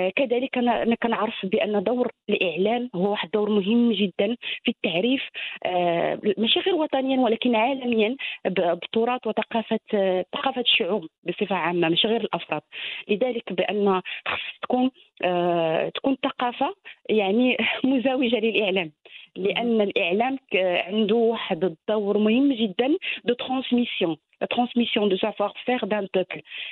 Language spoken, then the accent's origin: Arabic; Morocco; كمغاربة راه كنعتزوا بالتمغربي ديالنا